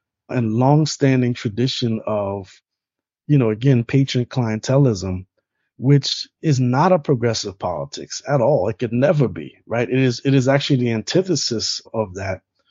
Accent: Louisiana, United States; And so, you know, I grew up in Louisiana. You can buy hard liquor from like a gas station, right?

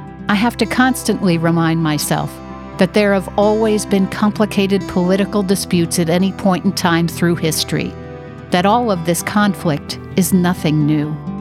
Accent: Manhattan, New York, United States; I remember growing up in Manhattan, wishing that I could be more out in nature.

